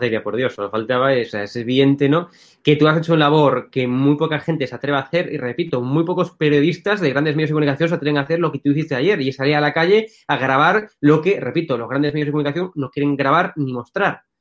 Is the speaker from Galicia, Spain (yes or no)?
yes; Galicia, Spain; yo por ejemplo soy de Galicia, ¿no?